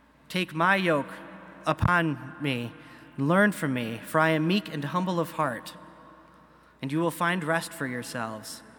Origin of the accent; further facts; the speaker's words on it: Flint, Michigan, United States; And I grew up in Flint. I grew up in a city, so I don't know much about farming.